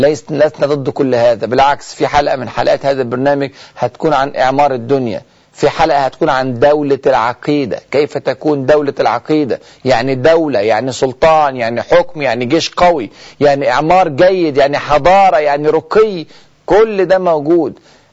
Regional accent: Egypt; وإحنا حتى عندنا في مصر بنقول المثل

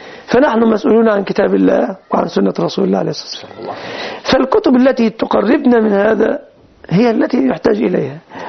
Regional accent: Egypt; كلمة بالنسبة هذه أكثرنا منها نحن المصريون

